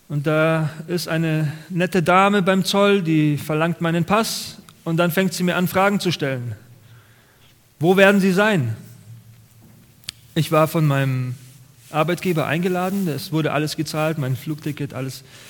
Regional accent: Munich, Bavaria, Germany; born there; Ich bin ja gebürtiger Münchner. München ist wirklich die schönste Stadt in Deutschland, muss ich schon sagen.

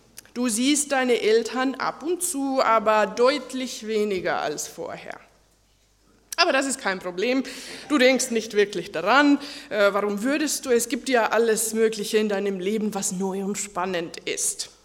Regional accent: Finland; Ich komme aus Finnland, also war es für mich auch eine Herausforderung, den Namen richtig auszusprechen

